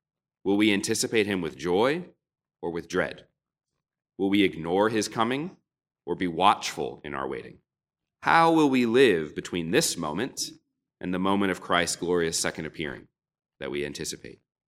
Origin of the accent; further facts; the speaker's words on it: New England, United States; snow flurries maybe, growing up in New England, letters to Santa